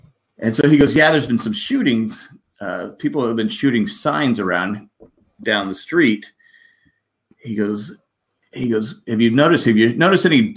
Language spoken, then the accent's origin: English; Raleigh, North Carolina, United States; But I'm from Raleigh.